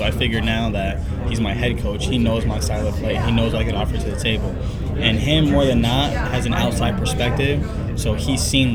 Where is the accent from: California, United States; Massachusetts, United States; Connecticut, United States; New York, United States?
Connecticut, United States; Stratford; Yeah, so back home growing up in Stratford, Connecticut, there's actually a place called Goal